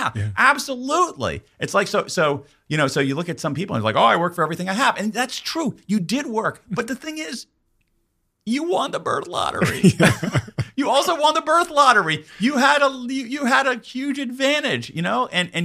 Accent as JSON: {"language": "English", "country": "United States", "tie": "born there", "said": "Because I was born in America after World War II, and my parents both had university educations"}